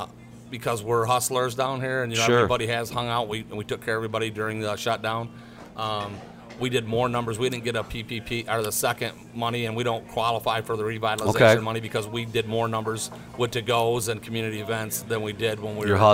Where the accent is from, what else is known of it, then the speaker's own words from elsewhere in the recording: Jackson, Michigan, United States; I'm born and raised in Jackson, Michigan.